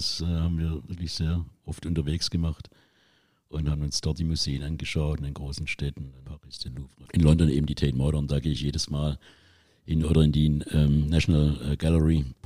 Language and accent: German; Stuttgart, Baden-Württemberg, Germany; Ja, natürlich. Ich bin hier im Nebenhaus aufgewachsen.